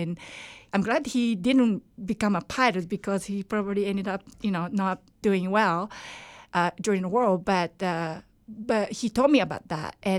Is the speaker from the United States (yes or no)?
no; Japan; English is a second language; Yes, I was born and raised in Japan.